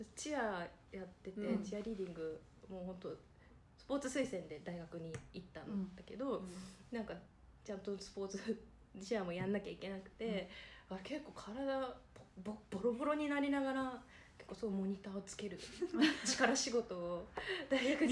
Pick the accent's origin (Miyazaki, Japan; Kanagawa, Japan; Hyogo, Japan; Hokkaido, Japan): Miyazaki, Japan; 宮崎出身なんですけど、うん、はい、宮崎のど田舎で育ってて